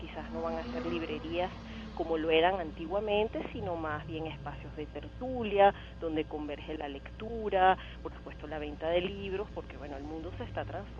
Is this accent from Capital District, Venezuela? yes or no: yes; Caracas, Capital District, Venezuela; efectivamente somos todos venezolanos, casi todos caraqueños y estamos actualmente en el país.